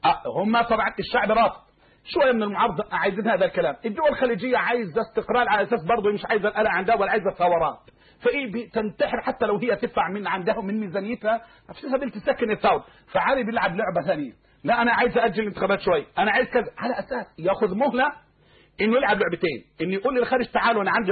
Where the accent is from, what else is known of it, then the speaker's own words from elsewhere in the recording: Egypt; يعني أهل العلم عندنا في مصر على قولين